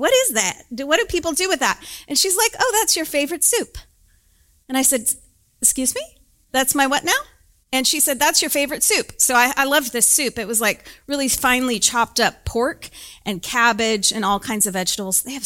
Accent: Albany, Oregon, United States; now in Dallas, United States; So what happens is let's say you move to Dallas, but you're not from here. So I'm not from here. I'm from Oregon originally.

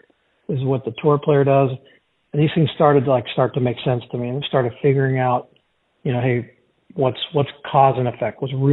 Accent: Portland, Oregon, United States; So I'm from Portland, Oregon. I've been a PGA member for almost 30 years now.

